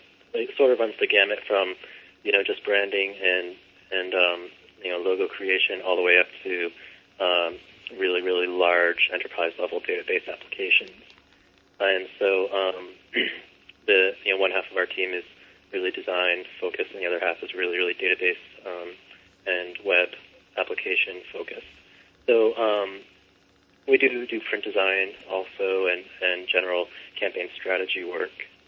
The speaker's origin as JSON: {"language": "English", "region": "New Hampshire", "country": "United States", "tie": "born or raised there", "said": "So I grew up here in New Hampshire"}